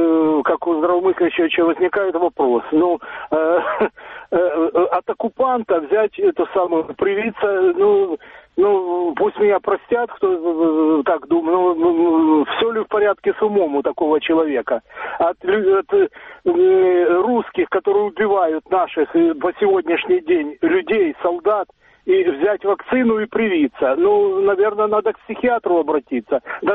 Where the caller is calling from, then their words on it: Dnipro, Dnipropetrovsk Oblast, Ukraine; город Днепр.